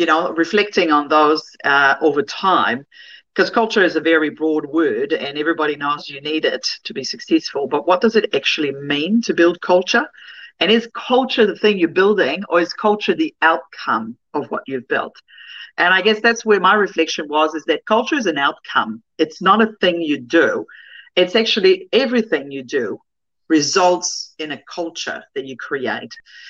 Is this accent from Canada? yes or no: yes; Canada; moved away as an adult; now in New Zealand; I started my career when I came in from Canada as a Yellow Page rep, and my first product I started selling was getting on the internet.